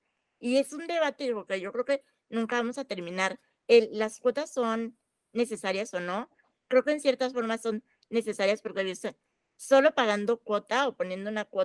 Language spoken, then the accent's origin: Spanish; Chihuahua, Mexico; porque soy de Chihuahua